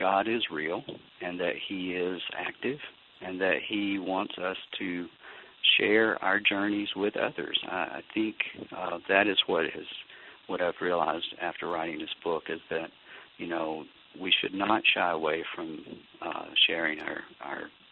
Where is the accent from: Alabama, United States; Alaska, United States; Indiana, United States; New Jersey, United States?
Alabama, United States; I guess growing up in Alabama, those were very common sort of senses for me.